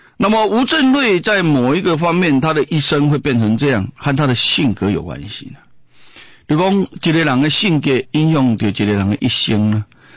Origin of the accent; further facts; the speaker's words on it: Taiwan; 所以呢他我们台湾人有一句话啦